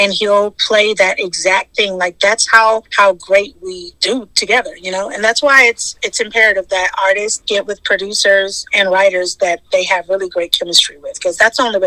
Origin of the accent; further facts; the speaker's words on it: Shreveport, Louisiana, United States; although we are not French based, we're from Shreveport, Louisiana. And so, of course, like our roots are, you know, French and all of that because of Louisiana